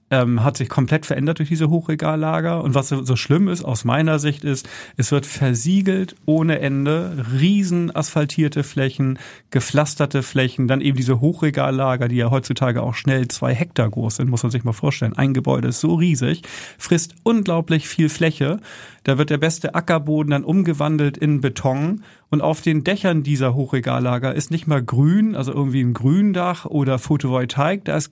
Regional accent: Hamburg, Germany; Und ich komme aus Hamburg-Nienstädten gebürtig. Da sagt man immer, das ist ein Dorf in der Stadt.

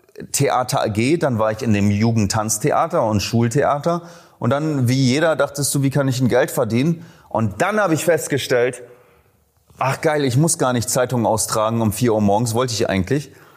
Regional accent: Oldenburg, Lower Saxony, Germany; Ja, ich komme ja aus Oldenburg.

